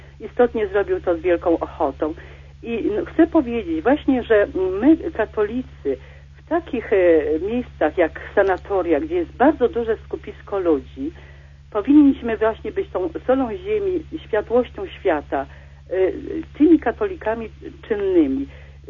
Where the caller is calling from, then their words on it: Kraków, Lesser Poland, Poland; z Krakowa.